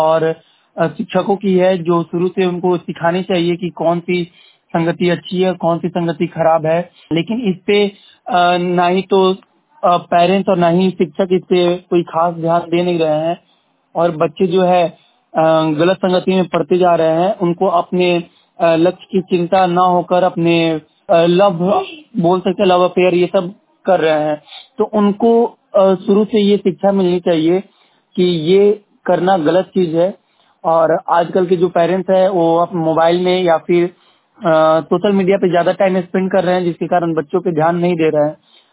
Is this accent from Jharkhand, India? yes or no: yes; Jharkhand, India; और मैं झारखंड से हूँ।